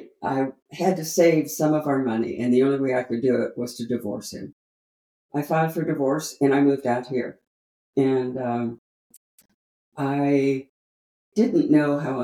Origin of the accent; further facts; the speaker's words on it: Indianapolis, Indiana, United States; born there; I was born in Indianapolis, Indiana